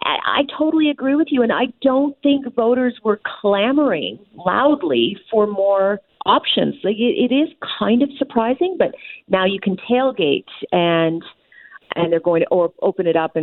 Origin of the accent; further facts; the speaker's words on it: Quebec, Canada; And I grew up in Quebec.